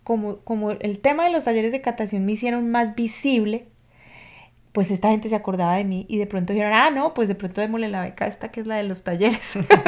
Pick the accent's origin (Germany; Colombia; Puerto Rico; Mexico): Colombia; en el caso mío, de pronto no viví discriminación concreta con respecto a mí como colombiana, por mi raza, por mi procedencia